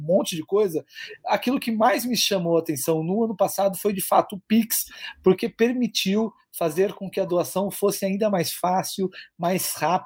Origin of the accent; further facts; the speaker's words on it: São Paulo, Brazil; Eu, por exemplo, sou de São Paulo, aqui tem muitos exemplos de parceria público-privada